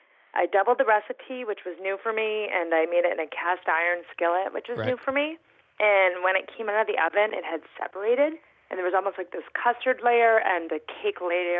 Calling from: Boston, Massachusetts, United States

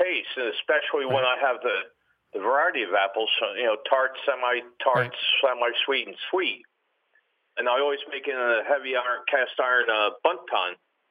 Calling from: Newtown Square, Pennsylvania, United States; from Newtown Square, Pennsylvania.

